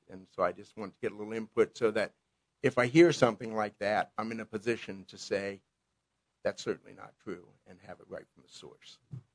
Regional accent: Ohio, United States; you know, my wife grew up here, but I was from Ohio.

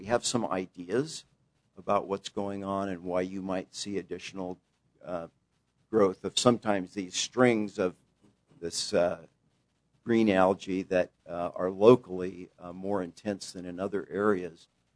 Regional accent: East Wenatchee, Washington, United States; Yeah, actually, I grew up in East Wenatchee.

